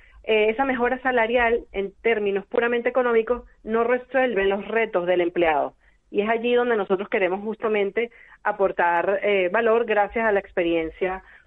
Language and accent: Spanish; Venezuela; now in Spain; al llegar a España hace ya 5 años. Soy venezolana